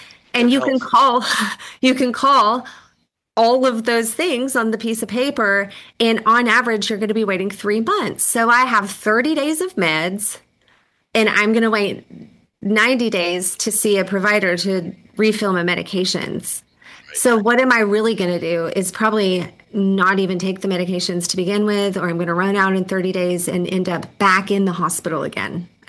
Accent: Tennessee, United States; I'm from East Tennessee. So there's like, I think two psychiatrists in the town I'm from.

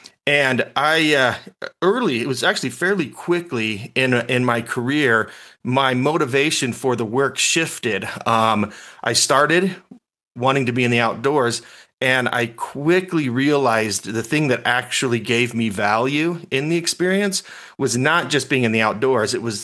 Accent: Las Vegas, Nevada, United States; And so growing up in Vegas, we We don't have wonderful access to the outdoors.

